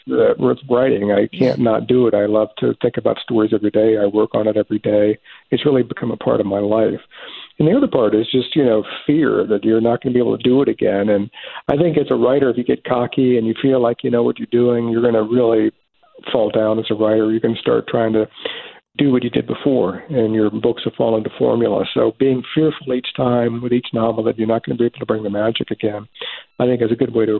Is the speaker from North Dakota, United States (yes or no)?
no; Richmond, Virginia, United States; I know how much books and reading meant to me growing up in Richmond, Virginia.